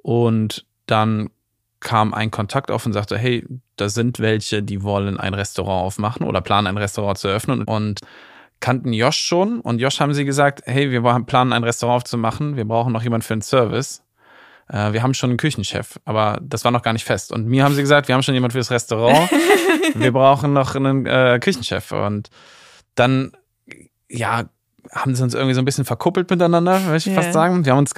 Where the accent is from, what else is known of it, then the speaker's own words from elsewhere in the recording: Rhineland-Palatinate, Germany; Ich bin ein Kind der Mittelmosel, das heißt, ich komme aus Rheinland-Pfalz. Bin da ganz behütet in einem kleinen Ort aufgewachsen